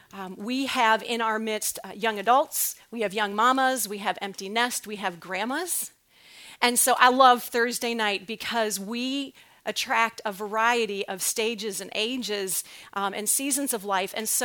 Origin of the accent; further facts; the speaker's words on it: Illinois, United States; now in Dallas, United States; We are originally from Illinois.